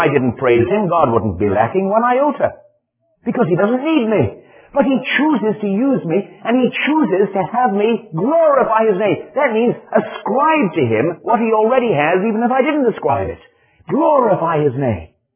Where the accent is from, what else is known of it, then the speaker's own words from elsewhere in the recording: Wales, United Kingdom; I can't sing much anymore, although I'm Welsh.